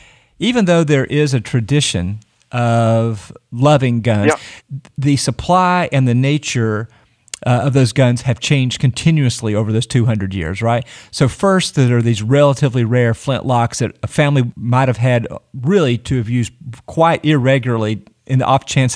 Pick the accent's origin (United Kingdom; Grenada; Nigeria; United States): United States; Kingsport, Tennessee; Now listen, I'm from Upper East Tennessee, Herbie. … so I'm from Kingsport, the greater Tri-Cities metropolitan area.